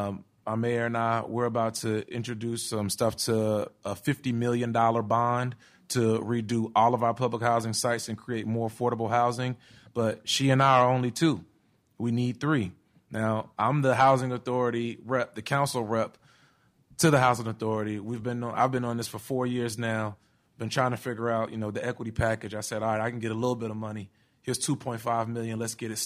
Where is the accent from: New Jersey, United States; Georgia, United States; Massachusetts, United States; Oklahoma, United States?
Georgia, United States; Atlanta; now in Charlottesville, United States; I'm from Atlanta. I'm not from Charlottesville.